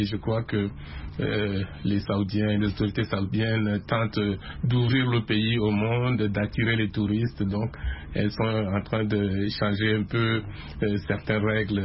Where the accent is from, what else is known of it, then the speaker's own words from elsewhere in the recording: Garoua, North, Cameroon; moi j'ai grandi à Garoua, qui est dans le nord du Cameroun et qui est une ville musulmane. Donc j'ai vécu en milieu musulman, j'ai des amis et même des parents musulmans